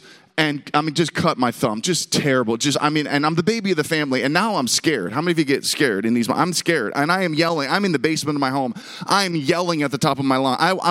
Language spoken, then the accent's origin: English; Pittsburgh, Pennsylvania, United States; So I grew up in Pittsburgh. That's where we're living again. I grew up in Pittsburgh, two older sisters, baby of the family.